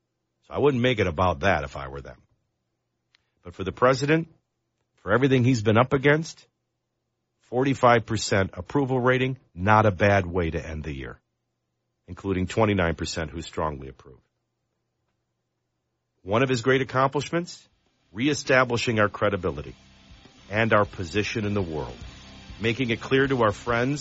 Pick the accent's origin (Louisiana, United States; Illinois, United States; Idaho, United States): Louisiana, United States; New Orleans; now in Nashville, United States; Well, I grew up in New Orleans, so I guess I am your native son from the city of New Orleans. … now residing in beautiful Music City, USA, Nashville, Tennessee.